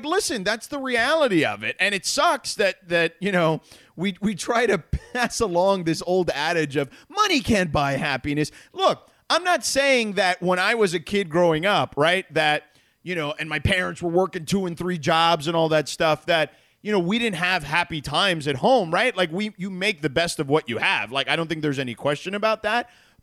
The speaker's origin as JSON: {"language": "English", "town": "Miami", "region": "Florida", "country": "United States", "tie": "born or raised there", "said": "I had a friend, you know, growing up in Miami, whose grandparents used to cut coupons."}